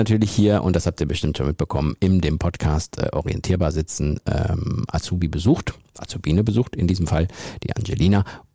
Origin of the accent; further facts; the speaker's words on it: Ense, North Rhine-Westphalia, Germany; Ich komme ja aus Ense, bin nach Lippstadt gefahren.